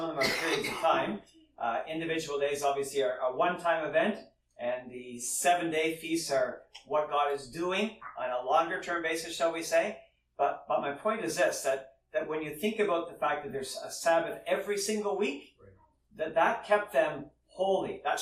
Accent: Canada; I'm a Canadian, so Canadian Thanksgiving is somewhat important.

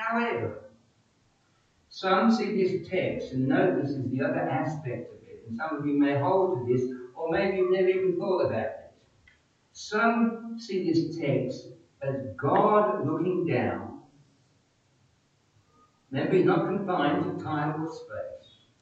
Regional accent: Kettering, East Midlands, United Kingdom; he was connected to my hometown of Kettering in Northamptonshire.

